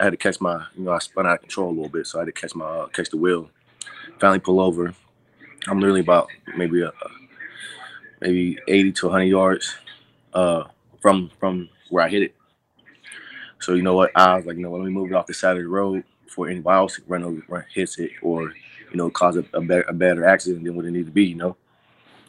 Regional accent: Pittsburgh, Pennsylvania, United States; I'm from Pittsburgh. I come from a small neighborhood.

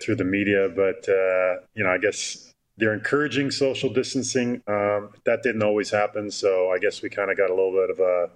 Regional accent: Shaunavon, Saskatchewan, Canada; Growing up in Shaunavon and the southwest corner of Saskatchewan, I know.

